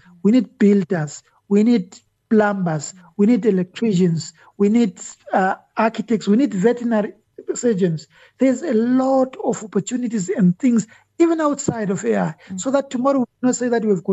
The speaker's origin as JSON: {"language": "English", "country": "Zimbabwe", "tie": "born or raised there", "said": "Many years ago, when I was growing up, I grew up in Zimbabwe."}